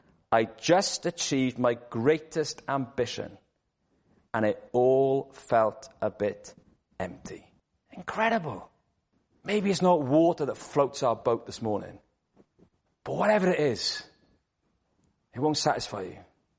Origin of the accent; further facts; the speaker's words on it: Wales, United Kingdom; now in London, United Kingdom; As a Welshman, I find that very hard that people are obsessed with water because all we have in Wales is water.